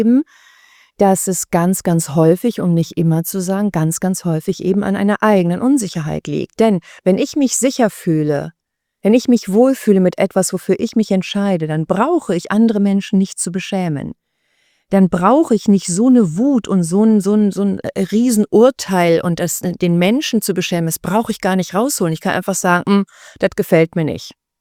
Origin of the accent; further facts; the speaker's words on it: Spain; also born or lived in Germany; ja, aber ich bin auch Spanierin, habe in Deutschland gelebt, das ist ja nicht dasselbe.